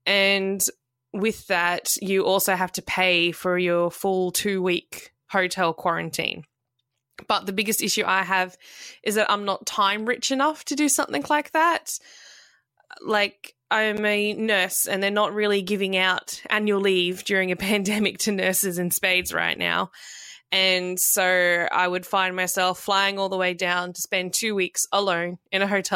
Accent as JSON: {"language": "English", "country": "Australia", "moved": "as an adult", "lives_now": "London, United Kingdom", "said": "As I said before, I'm from Australia. I accepted the job here in London back in October 2019."}